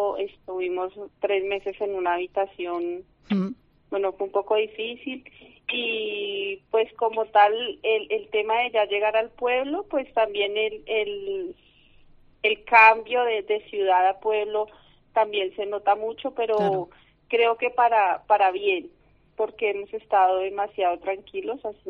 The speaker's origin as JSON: {"language": "Spanish", "region": "Bogotá", "country": "Colombia", "moved": "yes", "lives_now": "Spain", "said": "yo soy colombiana, vengo de la capital de Colombia, que es Bogotá. Llegué a España hace 2 años, y pues llegué a Cataluña por medio del programa de Micropoblas."}